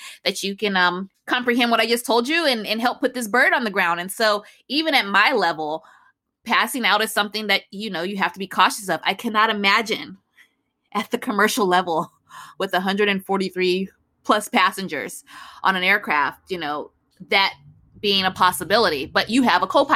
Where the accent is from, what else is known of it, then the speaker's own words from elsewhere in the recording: Chicago, Illinois, United States; I'm also from Chicago.